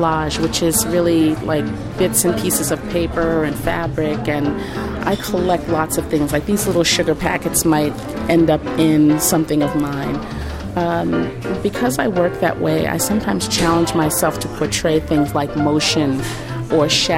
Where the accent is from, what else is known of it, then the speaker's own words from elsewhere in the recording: Boston, Massachusetts, United States; I am a lifelong Boston resident. I grew up in Roxbury.